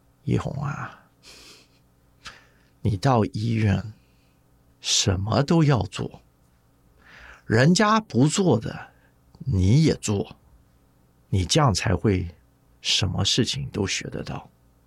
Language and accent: Chinese; Taiwan; 那小时候在台湾